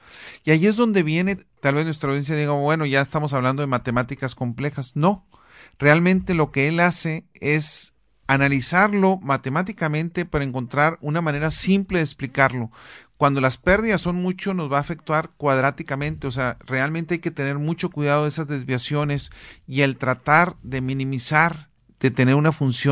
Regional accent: Chihuahua, Mexico; en el estado de Chihuahua, de donde soy originario.

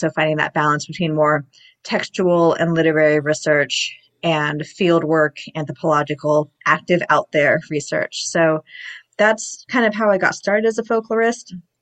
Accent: Los Angeles, California, United States; Well, I grew up in the Los Angeles area in California

